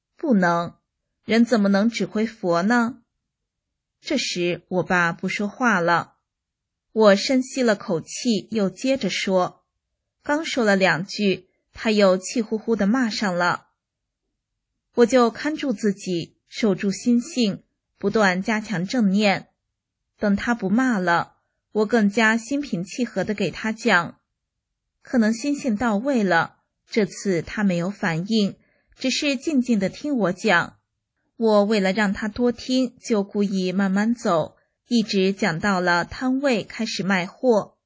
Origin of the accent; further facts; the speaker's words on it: China; 共产党逼着我们中国人扒祖坟、毁经杂庙、计划生育